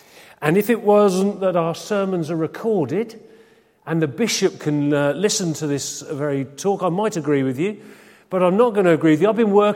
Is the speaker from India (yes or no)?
no; Exeter, South West England, United Kingdom; I was not brought up in London. I know many of you born and bred in London. I was born and bred by the sea. Exeter, we used to go down Dawlish Warren all the time.